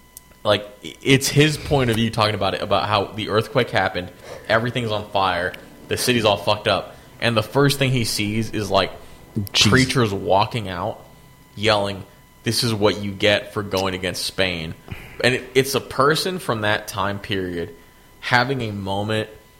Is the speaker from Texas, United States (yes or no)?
no; California, United States; We're from the East Bay.